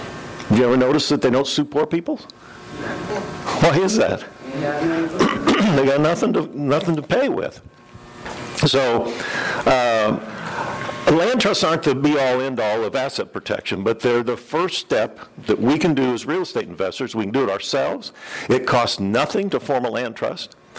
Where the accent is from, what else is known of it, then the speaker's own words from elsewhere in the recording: Champaign, Illinois, United States; I'm from Champaign, Illinois, and this is my second or third time at this event